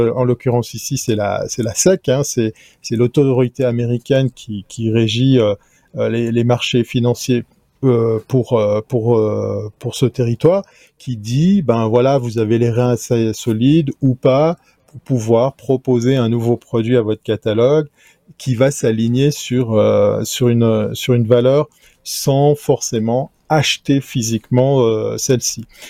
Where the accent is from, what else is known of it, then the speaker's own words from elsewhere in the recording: Switzerland; Je pourrais être mesquin puisque je suis suisse